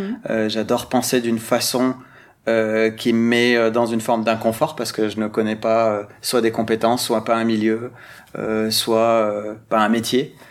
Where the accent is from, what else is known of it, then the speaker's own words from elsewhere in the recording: the Alps, France; j'ai vécu dans les Alpes, j'ai grandi dans les Alpes. Ensuite, je suis parti à l'étranger pour revenir ici